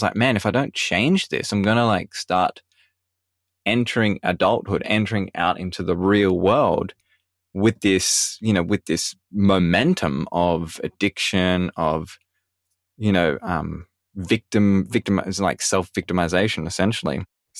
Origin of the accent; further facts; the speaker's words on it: Australia; So I'm calling in from Australia, and I grew up in a small town in Australia.